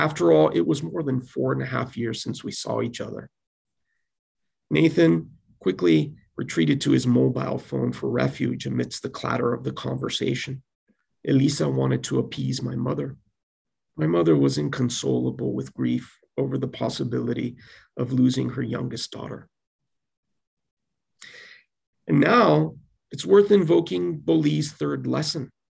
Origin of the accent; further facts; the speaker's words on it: Madrid, Community of Madrid, Spain; As I mentioned earlier, I grew up in Madrid. However, my family doesn't quite live there.